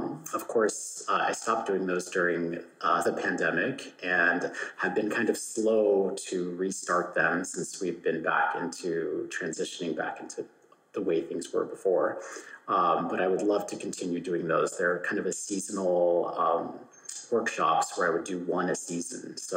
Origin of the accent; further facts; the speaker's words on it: California, United States; I think, as you mentioned, being Californian as well, we're just very smiley people.